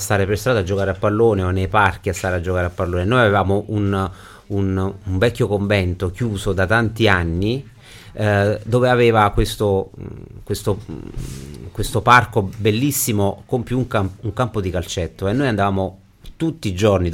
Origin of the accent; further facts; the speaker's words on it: Naples, Campania, Italy; Poi essendo napoletano c'era molto dialetto napoletano.